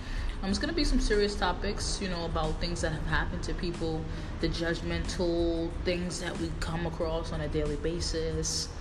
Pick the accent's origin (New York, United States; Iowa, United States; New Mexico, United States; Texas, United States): New York, United States; Get to know me. … I'm 22, I'm from New York.